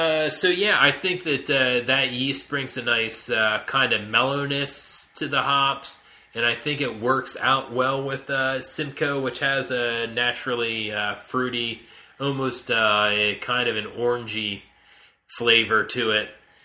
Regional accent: Altoona, Pennsylvania, United States; this is a new flavor that I found when I was recently back in my hometown of Altoona.

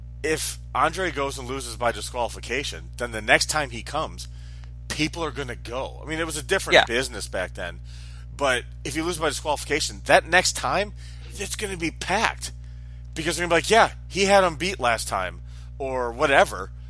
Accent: Detroit, Michigan, United States; Look at the Tigers. We're both from Detroit.

